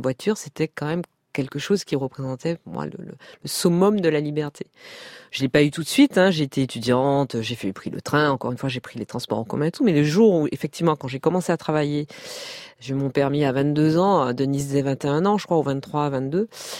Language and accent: French; Martinique, France; J'ai grandi en Martinique, donc j'ai été insulaire.